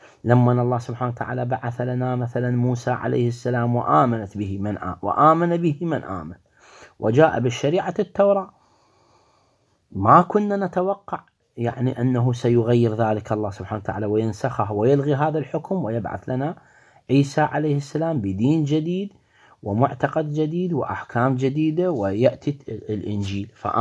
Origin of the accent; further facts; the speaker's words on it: Iraq; يعني ذولا متواجدين طبعا عندنا بالعراق